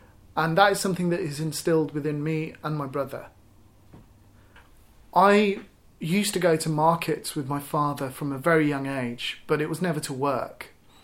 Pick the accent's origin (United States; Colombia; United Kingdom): United Kingdom; Solihull, West Midlands; born there; My background is British Pakistani. I was born in Solihull in 1977. I am one of two sons and am a, well, essentially a first generation.